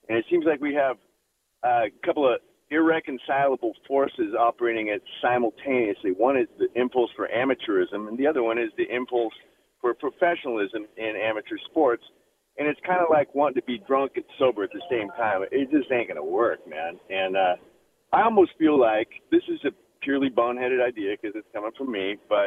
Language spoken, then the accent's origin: English; Denver, Colorado, United States; I grew up in Denver, Colorado in the 60s before, you know, the Broncos, when they were in the AFL still